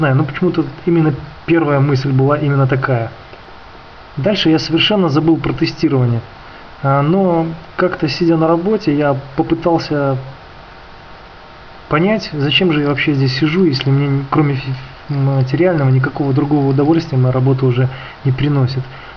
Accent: Minsk, Belarus; я из Беларуси, из Минска. Мне 34 года, я женат, у меня есть дочь.

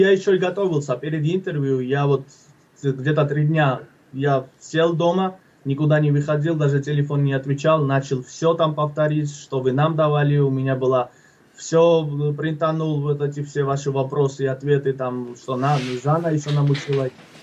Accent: Georgia; now in United States; я вот грузин

